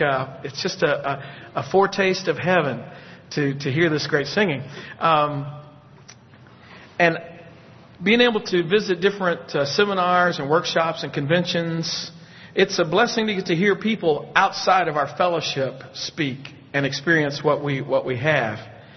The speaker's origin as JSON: {"language": "English", "region": "Tennessee", "country": "United States", "tie": "born or raised there", "said": "Now, when I grew up in West Tennessee, the congregation that I was a part of would bring"}